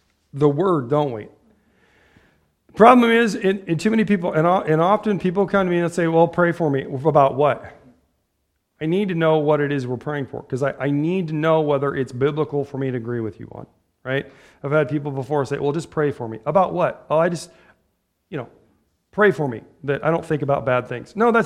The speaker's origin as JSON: {"language": "English", "town": "Ottumwa", "region": "Iowa", "country": "United States", "said": "I'm from Tomwa, and right up the road is Mount Pleasant, and right up the road is Fairfield."}